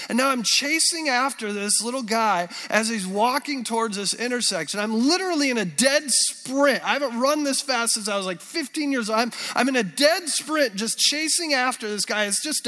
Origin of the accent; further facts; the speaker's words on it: Colorado, United States; A few years back, my wife and I, we come from Colorado.